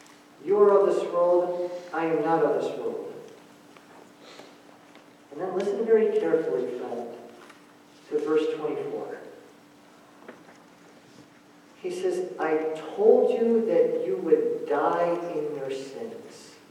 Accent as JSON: {"language": "English", "town": "Escondido", "region": "California", "country": "United States", "tie": "born or raised there", "said": "For most of my life, I grew up in Escondido, California. Escondido is about a half an hour north of San Diego."}